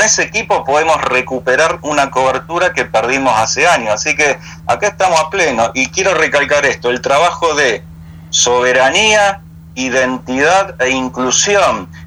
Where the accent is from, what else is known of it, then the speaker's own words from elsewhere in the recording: Argentina; now in Antarctica; poder tener esta radio aquí como argentinos, y poder seguir sosteniendo esta radio pública acá en la Antártida